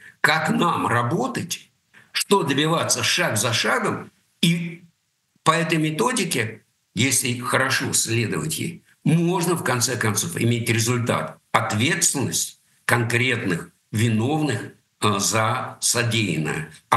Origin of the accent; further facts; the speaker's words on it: Russia; now in Berlin, Germany; Ну, потому что я русский, я россиянин, я люблю свою страну, и при первой же возможности я туда вернусь. И Россия моя страна, я не собираюсь от нее отказываться.